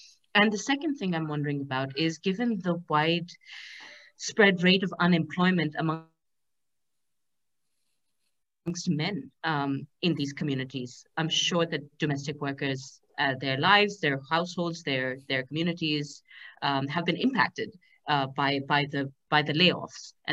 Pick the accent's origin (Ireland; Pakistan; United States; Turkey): Pakistan; I'm from Pakistan and in Pakistan right now